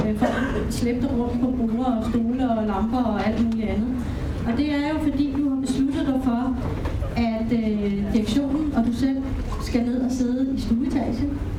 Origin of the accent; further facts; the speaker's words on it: Frederiksberg, Capital Region of Denmark, Denmark; Jeg kommer også fra Frederiksberg, så det ved jeg.